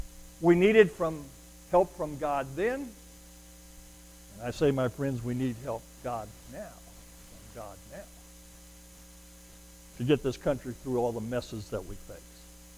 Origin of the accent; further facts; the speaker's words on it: Texas, United States; We're from Texas. We at least remember those two characters, and especially Lyndon.